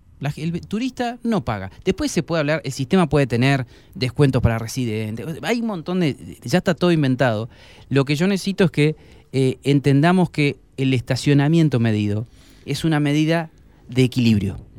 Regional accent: Argentina; porque en el fondo somos todos argentinos

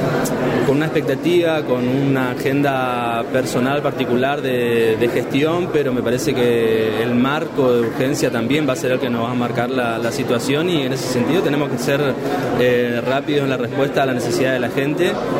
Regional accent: Empedrado, Corrientes, Argentina; fundamentalmente soy del interior, soy de Empedrado

